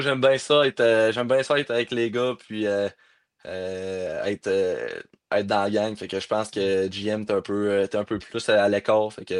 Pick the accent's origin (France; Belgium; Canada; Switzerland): Canada; Quebec City, Quebec; Pas tant souvent, mais moi, je viens de Québec.